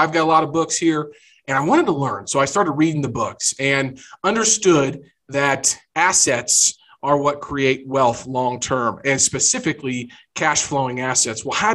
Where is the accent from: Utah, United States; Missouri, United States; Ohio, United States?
Missouri, United States; Jefferson City; I grew up in Jefferson City, Missouri, and that's the capital of Missouri for folks that don't know.